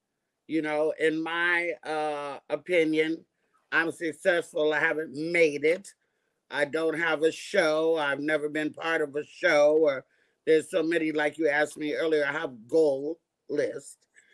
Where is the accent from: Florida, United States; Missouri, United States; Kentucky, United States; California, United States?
California, United States; Oakland; I grew up in Oakland, but I was educated in Castro Valley, California, which is a suburb of Oakland, 90% white.